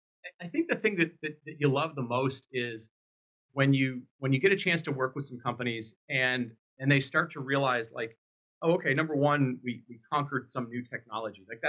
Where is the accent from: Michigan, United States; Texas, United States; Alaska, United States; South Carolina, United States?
Michigan, United States; Detroit; So you know, I grew up in Detroit